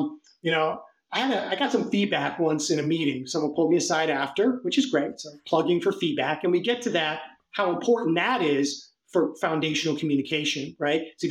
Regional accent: United States; You know, I'm the American guy, right?

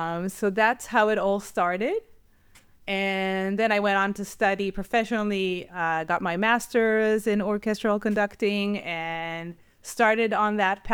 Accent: Israel; I grew up in Israel. So when I got, when I moved back to Israel, I joined a very, very famous children's choir.

